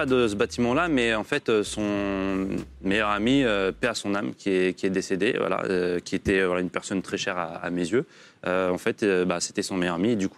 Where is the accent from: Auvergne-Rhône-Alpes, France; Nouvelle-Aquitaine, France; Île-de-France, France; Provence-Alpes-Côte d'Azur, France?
Île-de-France, France; Boulogne-Billancourt; Dans une cité à Boulogne.